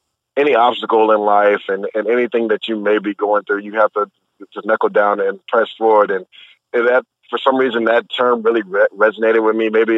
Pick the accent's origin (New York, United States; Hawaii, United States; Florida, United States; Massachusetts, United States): Florida, United States; Tampa; I really wanted to give back to the community that gave so much to me growing up in Tampa.